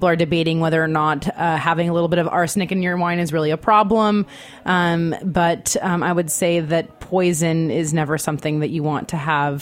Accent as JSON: {"language": "English", "town": "Laguna Beach", "region": "California", "country": "United States", "said": "I'm from Southern California, so we didn't really, and it was a place called Laguna Beach."}